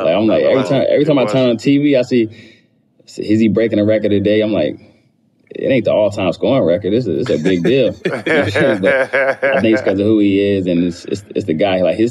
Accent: Charlotte, North Carolina, United States; That's stuff both of us had to deal with our whole life growing up in Charlotte, being son of an NBA player who played there for 10 years.

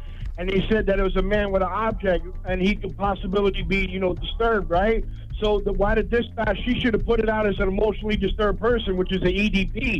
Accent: Coney Island, New York, United States; I grew up in Coney Island

